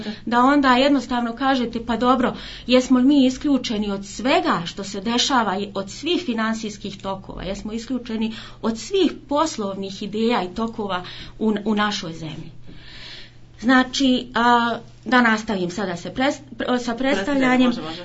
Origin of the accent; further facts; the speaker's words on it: Vareš, Federation of Bosnia and Herzegovina, Bosnia & Herzegovina; moved away; also born or lived in Germany; rođena sam u Varešu, odrasla u Varešu, išla u srednju školu u Varešu, to je bila tadašnja dobra škola, mašinska, tehnička škola